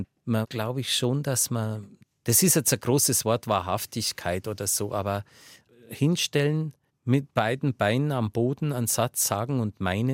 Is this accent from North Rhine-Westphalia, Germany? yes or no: no; Bavaria, Germany; Und er hat gesagt, ich komme aus Bayern.